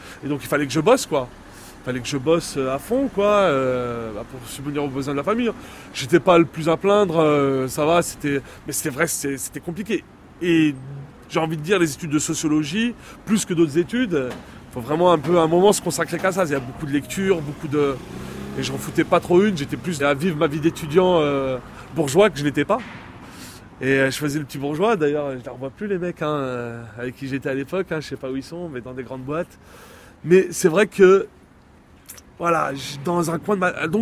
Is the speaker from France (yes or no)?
yes; France; born there; je suis né en France, c'est important, là, aujourd'hui, avec l'histoire de la déchéance de la nationalité. Voilà, moi, j'ai la double nationalité, mais c'est vrai que j'ai jamais tout le temps eu un sentiment d'appartenance à la France. Au départ, j'étais algérien